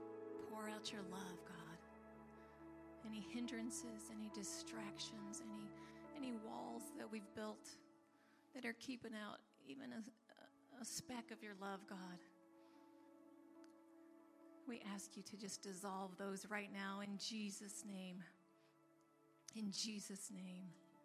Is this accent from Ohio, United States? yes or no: yes; Marion, Ohio, United States; born there; So I mentioned Marion, Ohio, because I was born in Marion.